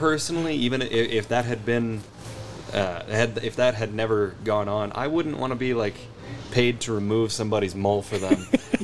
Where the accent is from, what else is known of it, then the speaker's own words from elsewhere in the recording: Grants, New Mexico, United States; So I grew up in New Mexico. I've been here all 24 years. But I grew up originally in Grants, New Mexico. Small town.